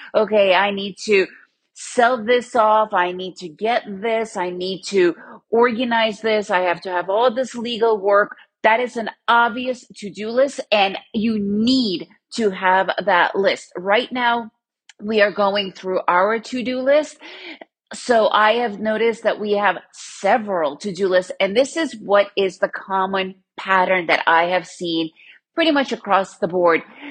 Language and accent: English; Manhattan, New York, United States; I lived in Manhattan. I grew up in Manhattan.